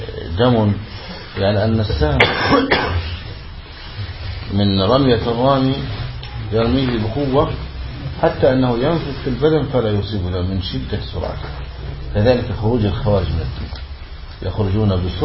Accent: Egypt; هذا يفعل في أجهزة العروس عندنا في مصر

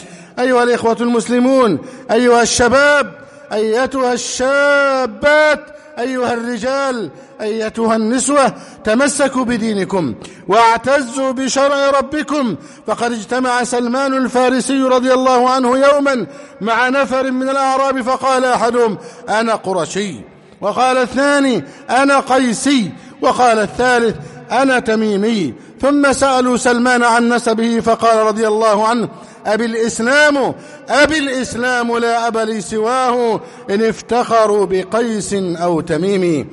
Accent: Egypt; اللهم احفظ بلدنا مصر أمنا أمانا

